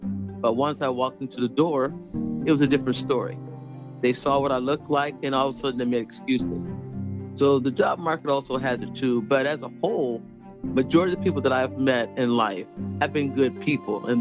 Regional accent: United States; My ancestors are from Africa, but I wasn't born in Africa. I'm an American. I'm a full-blown American.

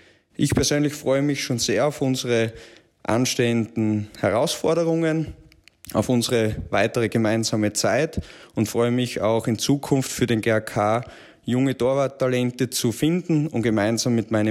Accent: Styria, Austria; Und als Steirer ist es für mich natürlich ganz was Besonderes, auch weiterhin in meiner Heimat

